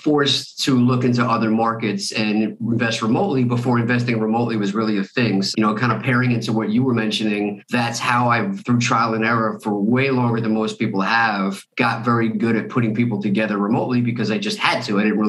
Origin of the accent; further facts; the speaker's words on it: New York, United States; I grew up in New York, a little bit of a lost soul, just going to college to have a good time.